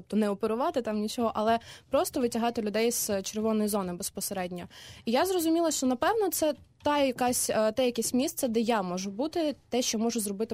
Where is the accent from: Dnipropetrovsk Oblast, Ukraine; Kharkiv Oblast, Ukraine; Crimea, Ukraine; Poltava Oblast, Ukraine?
Dnipropetrovsk Oblast, Ukraine; Kryvyi Rih; Я взагалі з Кривого Рогу, це Дніпропетровська область, таке.